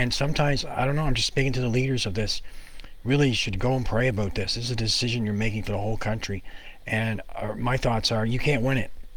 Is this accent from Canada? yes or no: yes; Canada; we're thinking here about the Ottawa situation as a Canadian.